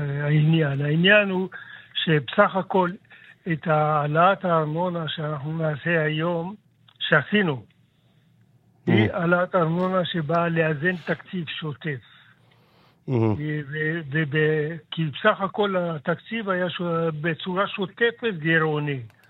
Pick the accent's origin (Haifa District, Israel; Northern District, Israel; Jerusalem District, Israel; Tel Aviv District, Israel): Jerusalem District, Israel; Jerusalem; אני בא מירושלים, זה אתה יודע, ואני משלם בירושלים 120 שקל למטר.